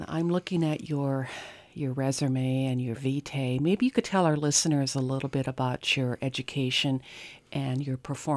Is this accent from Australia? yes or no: no; Northwood, Iowa, United States; I have to tell you, I grew up in Northwood.